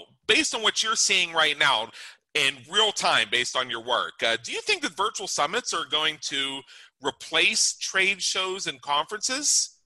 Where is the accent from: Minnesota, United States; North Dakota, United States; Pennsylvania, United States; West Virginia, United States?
Pennsylvania, United States; Pittsburgh; now in Las Vegas, United States; 7 years ago, I moved from Pittsburgh, Pennsylvania to Las Vegas, Nevada. One of the driving reasons, aside from the fact that I wasn't built for snow and I just you know, didn't really like where I came from, candidly.